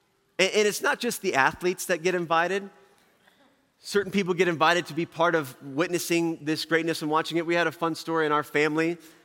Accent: Albia, Iowa, United States; I grew up in Southern Iowa in Albia.

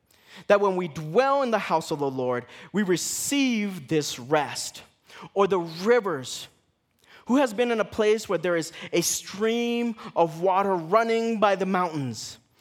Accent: California, United States; now in Colorado Springs, United States; This journey coming to Colorado, I'm from California, but this journey from Colorado Springs felt new.

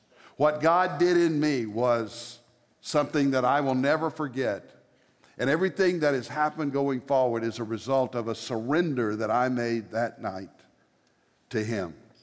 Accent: Fort Worth, Texas, United States; I'm from Fort Worth.

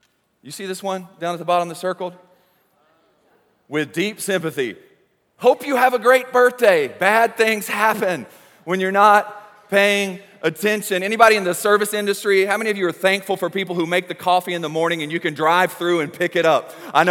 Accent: Georgia, United States; now in Cincinnati, United States; And I am not from Cincinnati, where our church is. I've lived there over 20 years, but I'm from Georgia.

